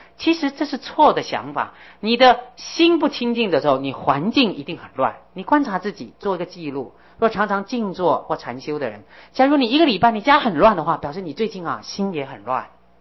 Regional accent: China; 当然这一点我们中国人也有讲，我们中国人比较重视心性涵养，洒扫应对进退。

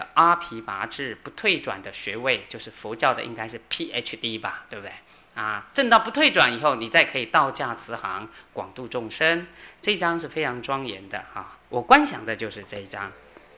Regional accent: China; 可是我们中国人有些艺术家他虽然很虔诚

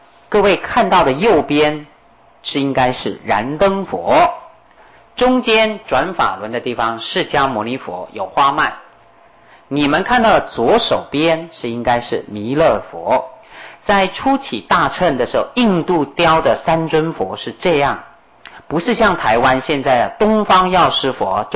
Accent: China; 西藏人跟我们中国人一样也很喜欢念88佛忏悔文

